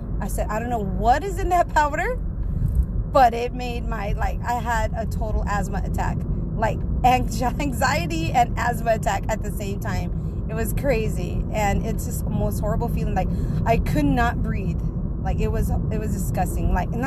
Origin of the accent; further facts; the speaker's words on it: Texas, United States; Anyway, so it should be warming up here in South Texas, guys. I am from South Texas.